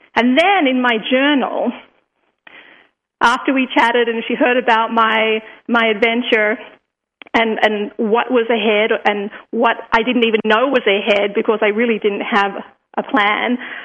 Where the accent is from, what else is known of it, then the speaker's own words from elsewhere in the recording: Australia; look, I'm from Australia, I'm traveling around.